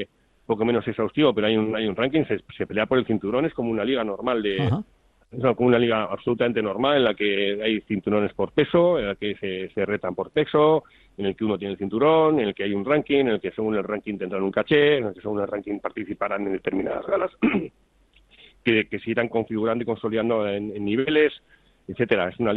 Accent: Bilbao, Basque Country, Spain; now in Vitoria, Spain; La promotora es de Bilbao, somos de Bilbao, aunque yo vivo en Vitoria.

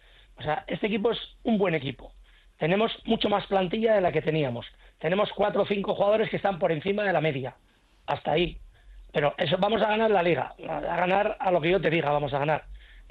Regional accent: Bilbao, Basque Country, Spain; No, somos de Bilbao y los demás son de Cuenca, de Sevilla, de Ceuta, de Talavera, de Baracaldo, son de otros sitios.

